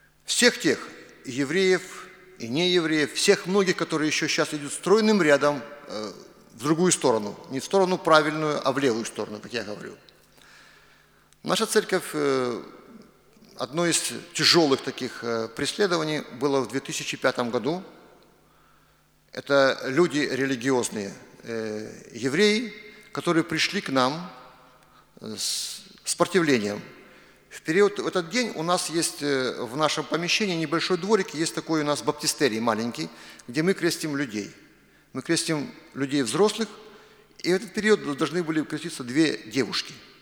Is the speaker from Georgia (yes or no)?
no; Dzhankoi, Crimea, Ukraine; born there; Я родился в Украине, в Крыму, в городе Джанкой. Я украинец.